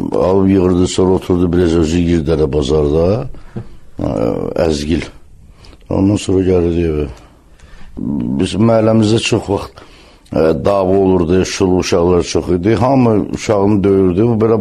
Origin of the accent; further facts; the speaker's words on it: Sovetski, Baku, Azerbaijan; Əlbəttə, böyük çətinliklə böyümüşəm Sovetskidə. Atam sənətçi olub, ailələ maaş almayıb.